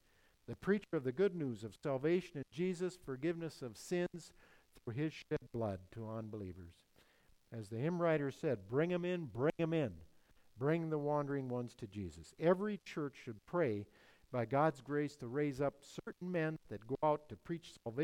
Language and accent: English; Wilmer, United States; I think I grew up in the Vietnam War era, back in the 1960s and 70s. And I remember there were lots of people in my high school class here in Wilmer